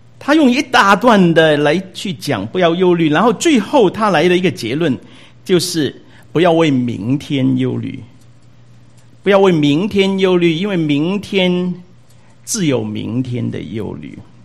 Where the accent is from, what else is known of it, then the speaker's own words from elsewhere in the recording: China; 我们中国人很好，有啊，在啊，才过新年又旧年哈